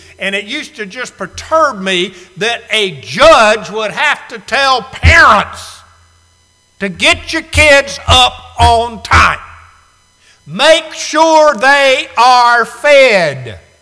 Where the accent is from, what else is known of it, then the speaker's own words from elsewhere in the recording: Chattanooga, Tennessee, United States; my dearest childhood friend, Dana Davis, we grew up together in Chattanooga.